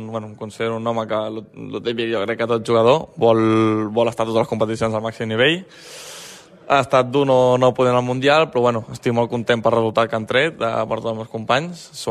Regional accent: Sabadell, Catalonia, Spain; som de Sabadell, que som del mateix joc, que vivim al mateix joc

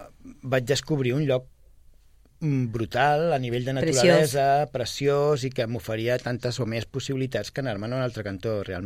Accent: Sabadell, Catalonia, Spain; nosaltres som fills de Sabadell

